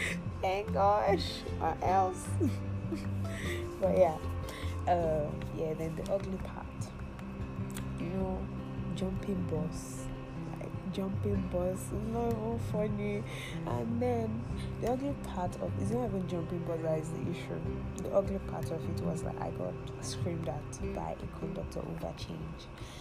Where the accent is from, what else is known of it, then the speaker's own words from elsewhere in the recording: Kano, Nigeria; I grew up in Kano, Nigeria, and growing up in the north, I had a different perspective to things.